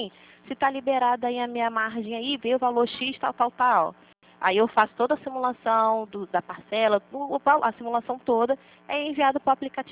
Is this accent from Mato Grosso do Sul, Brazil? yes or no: no; Rio de Janeiro, Brazil; Eu sou aqui do Rio de Janeiro.